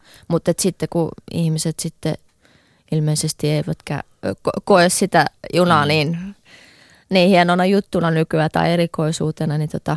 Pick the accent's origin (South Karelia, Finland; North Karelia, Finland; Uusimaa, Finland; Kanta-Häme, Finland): Uusimaa, Finland; Helsinki; mä oon Helsingistä kotoisin